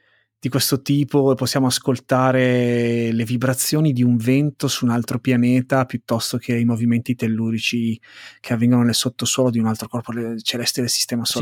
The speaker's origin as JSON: {"language": "Italian", "town": "Lecco", "region": "Lombardy", "country": "Italy", "said": "io sono di Lecco e da noi non esiste quella versione lì."}